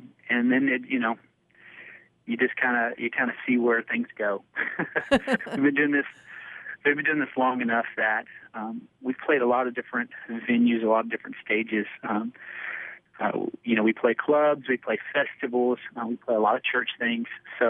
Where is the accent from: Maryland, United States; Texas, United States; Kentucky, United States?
Kentucky, United States; Paducah; But born and raised in Paducah, you know, actually went to school in Nashville